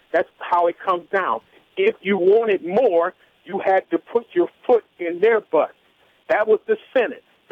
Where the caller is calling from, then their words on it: Virginia, United States; from Virginia.